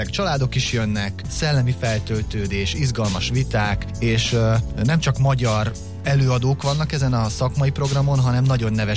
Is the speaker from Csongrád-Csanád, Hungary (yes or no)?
no; Pécs, Baranya, Hungary; mert pécsi vagyok